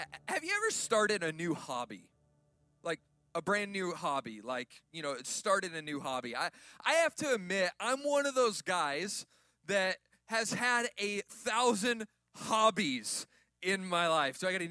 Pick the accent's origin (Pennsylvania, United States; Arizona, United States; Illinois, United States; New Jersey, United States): Arizona, United States; I grew up in Arizona, and we really don't have water in Arizona. It's just a desert. There's really no water. It rains like 5 times a year